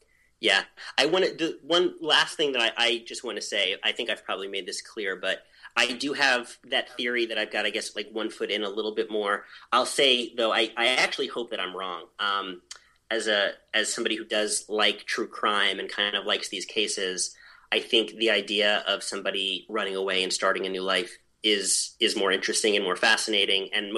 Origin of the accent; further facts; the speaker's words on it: New York, United States; if you're coming at this from a little bit more of like where I grew up in New York, or maybe a little bit more of a Midwestern perspective, their behavior looks really bizarre.